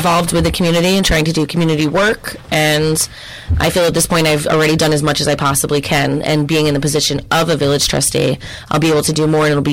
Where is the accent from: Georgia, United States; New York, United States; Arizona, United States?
New York, United States; Catskill; So I'm from Catskill. I was raised here